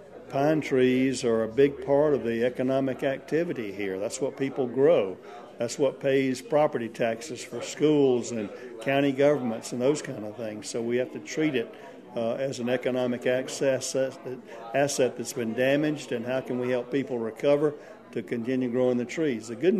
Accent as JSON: {"language": "English", "region": "Georgia", "country": "United States", "said": "I'm from Georgia."}